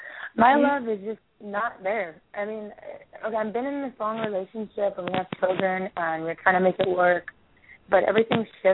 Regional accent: Honolulu, Hawaii, United States; So I was born in Waikiki, but I'm from Honolulu.

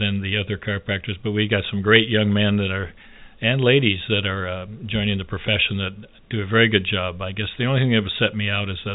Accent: Puyallup, Washington, United States; I grew up in Puyallup, so I liked that part of the state

